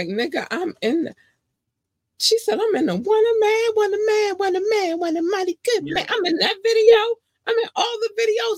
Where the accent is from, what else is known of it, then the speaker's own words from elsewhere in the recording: Baltimore, Maryland, United States; I'm from Baltimore, but I have a baby father who's from New York.